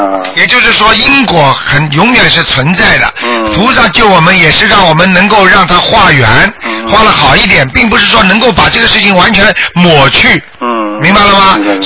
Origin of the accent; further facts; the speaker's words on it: China; 就是像比方说像我们中国人唱歌的话呢